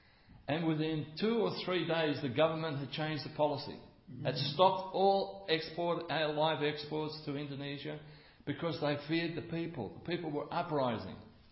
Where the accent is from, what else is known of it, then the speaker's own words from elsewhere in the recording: Australia; When people arrive on our shores in Australia illegally and claim that you have to accept me as an Australian citizen, we become really disturbed by that.